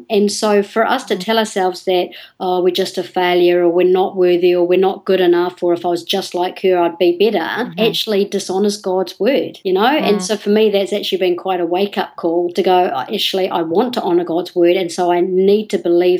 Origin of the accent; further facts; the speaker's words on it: New Zealand; Well, a lot of people in New Zealand, because it's hot